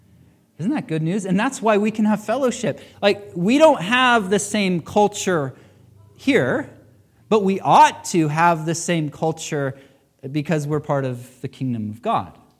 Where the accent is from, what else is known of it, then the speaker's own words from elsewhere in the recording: United States; And I know, you know, I'm from America.